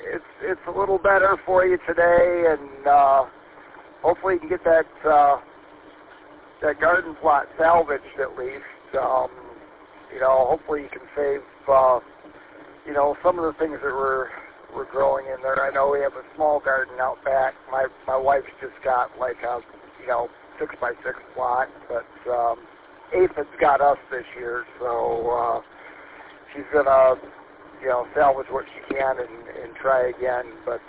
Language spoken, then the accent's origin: English; Lansing, Michigan, United States; I grew up actually over in the Waverly-Saginaw area out by, I don't know if you know where the Lansing Mall is.